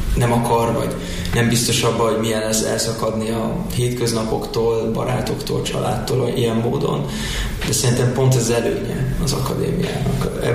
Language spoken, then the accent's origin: Hungarian; United States; now in Hungary; Én amerikai magyar vagyok, onnan jöttem ide